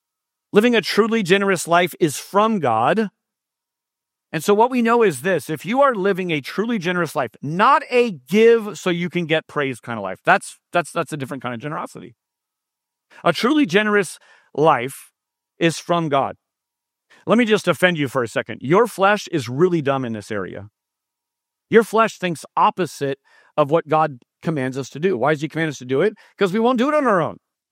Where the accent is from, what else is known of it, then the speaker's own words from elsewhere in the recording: San Jose, California, United States; I'm born and raised in San Jose. This is my hometown.